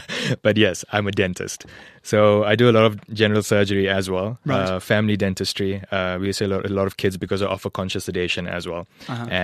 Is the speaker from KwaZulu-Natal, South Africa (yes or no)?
yes; KwaZulu-Natal, South Africa; moved away as an adult; also born or lived in Western Cape / Gauteng; I grew up in KwaZulu-Natal.